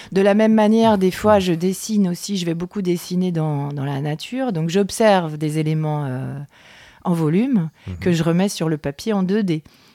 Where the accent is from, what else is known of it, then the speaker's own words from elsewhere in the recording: Pays de la Loire, France; born there; je suis allée dans les Coteaux du Layon parce que c'est ma terre natale.